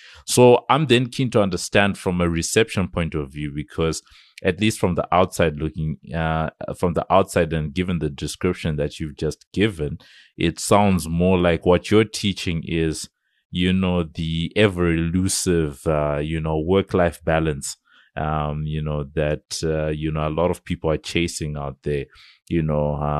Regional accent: Zimbabwe; When I grew up, I grew up in Zimbabwe

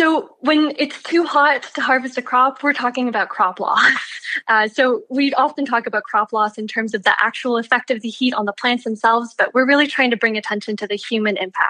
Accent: Canada; born there; I'm Canadian born. I work on a beautiful organic farm here in Western Quebec.

